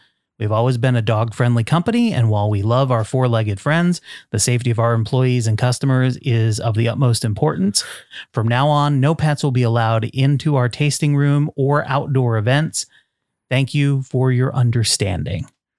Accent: Vermont, United States; Well, in my home state of Vermont, there is a brewing company called Fiddlehead Brewing.

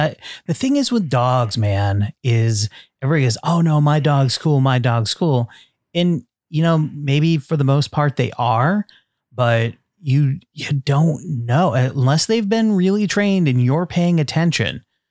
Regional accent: Vermont, United States; Well, in my home state of Vermont, there is a brewing company called Fiddlehead Brewing.

